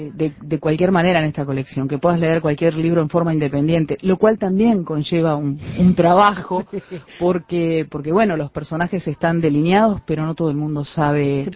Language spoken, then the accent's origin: Spanish; Uruguay; soy uruguaya